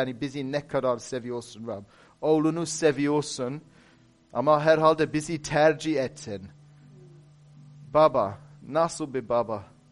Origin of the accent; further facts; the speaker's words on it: London, United Kingdom; Öyle, Londralıyım dedim.